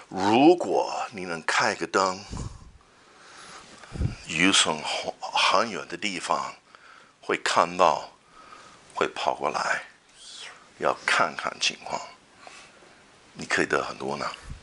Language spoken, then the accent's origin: Chinese; United States; Chinese is a second language; 我是美国的农民，所以从小我经常打猎